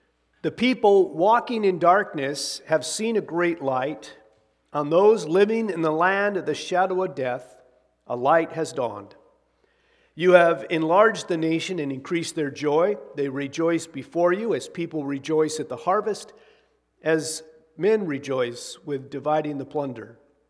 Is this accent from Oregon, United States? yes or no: yes; Oregon, United States; it just kind of reminds me of growing up in Eastern Oregon and the snow falling and Christmas coming